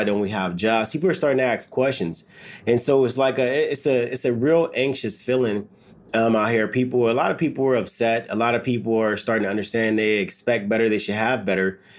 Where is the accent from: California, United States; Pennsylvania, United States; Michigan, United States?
California, United States; Los Angeles; That's the time I grew up in the South LA, the 94 riots.